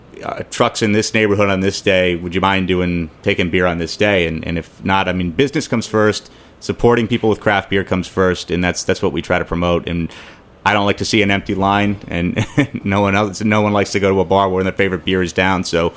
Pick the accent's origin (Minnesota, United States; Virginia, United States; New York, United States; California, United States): California, United States; I knew Sierra Nevada because I grew up in California.